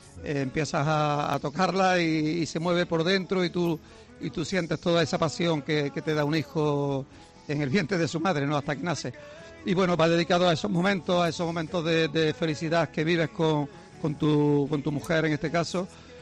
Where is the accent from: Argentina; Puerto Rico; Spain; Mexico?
Spain; Andalusia; accent: Andalusian; sin perder las raíces que siempre hemos tenido, que son raíces andaluzas. Nuestro acento, nuestra forma de hacer las cosas diferentes, ¿no?